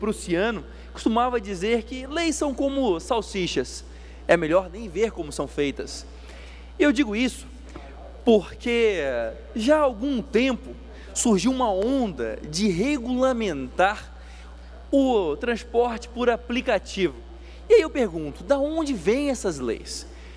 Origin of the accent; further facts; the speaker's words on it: São José, Santa Catarina, Brazil; eu sou de São José, sou de Barreiros, nossa cidade vizinha